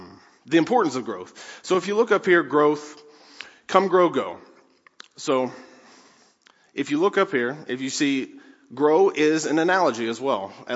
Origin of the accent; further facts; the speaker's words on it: Ohio, United States; So I'm from Southern Ohio, and when I went to gym, class